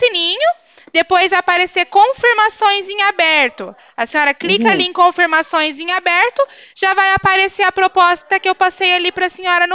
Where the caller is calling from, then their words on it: Arapongas, Paraná, Brazil; Eu falo de Arapongas